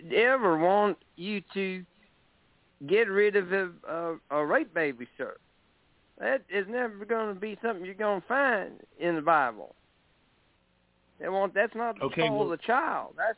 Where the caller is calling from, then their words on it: Alberta, Canada; I'm up in Alberta, Canada.